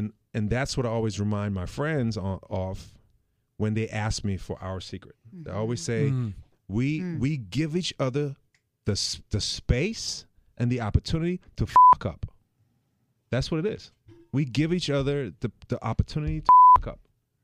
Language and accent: English; Germany; English is a second language; moved away; So in this I'm from another country. By now you probably heard it, but I'm from Germany.